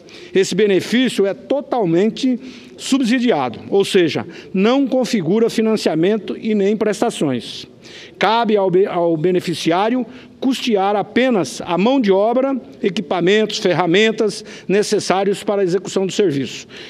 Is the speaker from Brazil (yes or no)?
yes; Rondonópolis, Mato Grosso, Brazil; uma cidade bem próximo da minha cidade natal, Rondonópolis